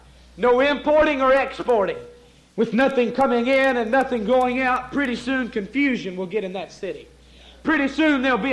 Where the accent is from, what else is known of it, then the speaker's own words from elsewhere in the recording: Blytheville, Arkansas, United States; also born or lived in Mississippi; I'm from Blytheville, Arkansas. I was born in the state of Mississippi, raised in the state of Arkansas, and I've lived my entire life in a state of confusion